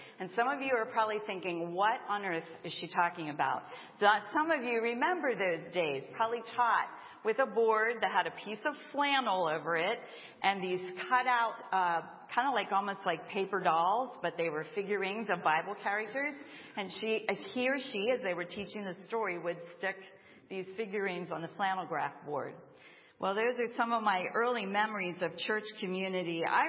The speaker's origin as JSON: {"language": "English", "town": "Grantham", "region": "Pennsylvania", "country": "United States", "tie": "born or raised there", "said": "I grew up in the Grantham Brethren in Christ Church, which is right near Messiah College."}